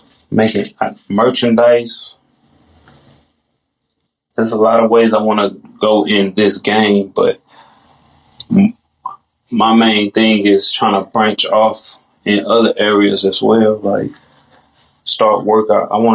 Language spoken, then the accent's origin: English; St. Louis, Missouri, United States; And, I'm from St. Louis, so ain't nobody really elevating nobody out here.